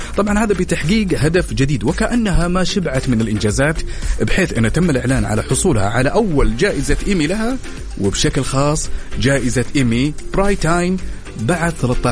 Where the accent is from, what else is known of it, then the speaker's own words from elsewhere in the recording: Medina, Medina Province, Saudi Arabia; انا هو من المدينة المنورة صح؟